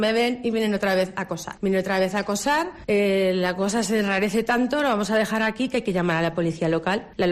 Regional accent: Huesca, Aragon, Spain; soy de Huesca, faltaría más, ¿verdad?, de poder caminar por mi ciudad.

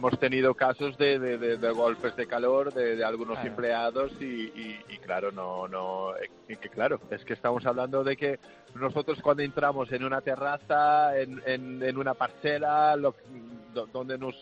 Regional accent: Portugal; No, yo soy portugués.

